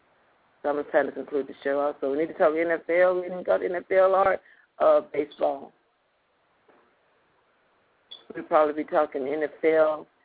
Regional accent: the South, United States; accent: southern; one of my friends mentioned that he never hear my southern accent.

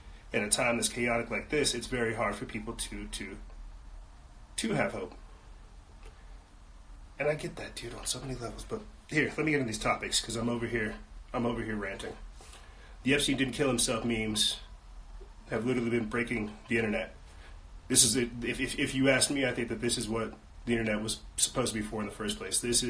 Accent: South Carolina, United States; I'm not from Florida, from South Carolina.

